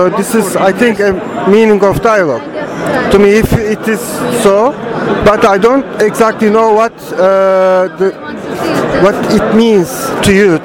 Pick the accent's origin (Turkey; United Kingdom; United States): Turkey; Istanbul; I'm from Istanbul, and I'm a director.